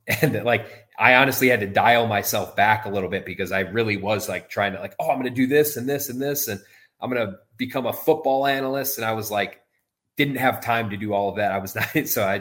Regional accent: Minnesota, United States; And well, I'm a Timberwolves guy. I'm from Minnesota.

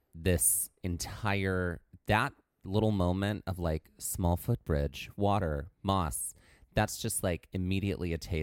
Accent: Mississippi, United States; What I kind of loved about this was growing up in Mississippi, moss meant one thing.

